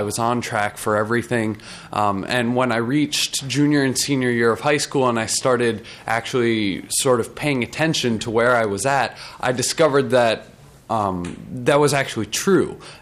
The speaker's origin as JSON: {"language": "English", "town": "Bloomington", "region": "Minnesota", "country": "United States", "tie": "born or raised there", "said": "I grew up in Western Bloomington."}